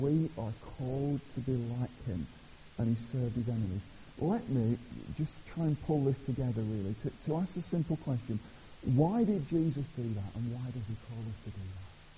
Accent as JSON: {"language": "English", "town": "Blackburn", "region": "North West England", "country": "United Kingdom", "moved": "yes", "said": "I came from Blackburn in Lancashire. I moved down here about 12 years ago, and you're probably trying to think, where's this strange accent from? It's from Lancashire."}